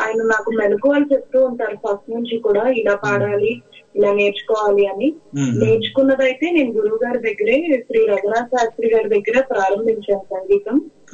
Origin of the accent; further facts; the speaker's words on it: Machilipatnam, Andhra Pradesh, India; now in Gudivada, India; నేను పుట్టిందైతే మచిలీపట్నం సార్. నేను మచిలీపట్నంలో పుట్టాను, ఇక్కడే చదువుకున్నాను.